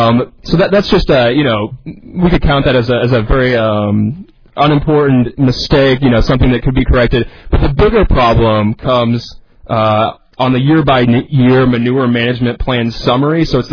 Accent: Huxley, Iowa, United States; born and raised in Huxley.

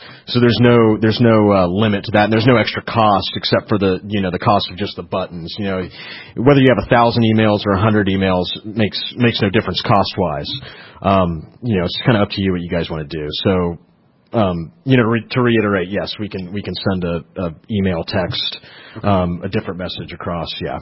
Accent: Texas, United States; You know, I'm from Texas. We carry guns.

